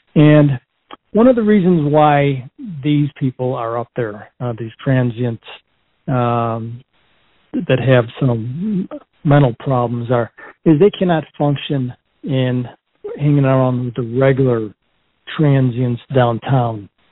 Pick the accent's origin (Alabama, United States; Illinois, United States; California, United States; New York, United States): Illinois, United States; Chicago; also born or lived in Wyoming; I was born and raised in Chicago, then moved to Cal City, and I became a policeman there in 1980.